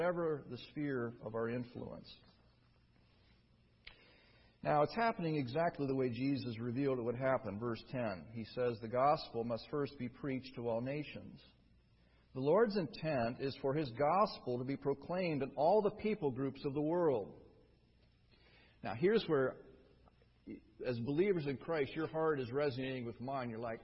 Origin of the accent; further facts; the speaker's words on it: England, United Kingdom; I'm an extrovert, he's an introvert. I'm from England, he's from Oklahoma.